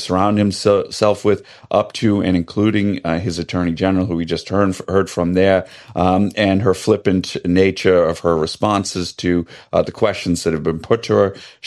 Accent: United States; I mean, remember, you know, as an American, this guy is president of the United States.

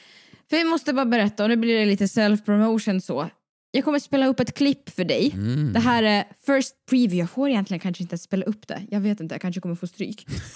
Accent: Siberia, Russia; now in Sweden; Jo, jag vet, jag är från Sibirien.

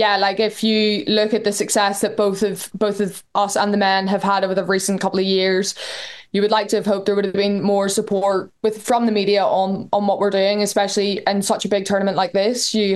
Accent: Larne, Northern Ireland, United Kingdom; I come from Larne. It's a bit out in the sticks, as most people would probably say.

